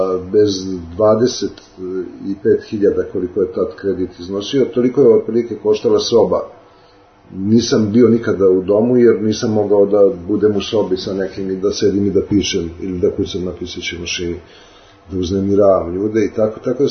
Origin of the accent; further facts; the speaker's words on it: Novi Sad, Vojvodina, Serbia; I došao sam iz Novog Sada, otac je kao vojno lice dobio premještaj i otišao je dalje. došao sam u 68. godine sa jednom povećom torbom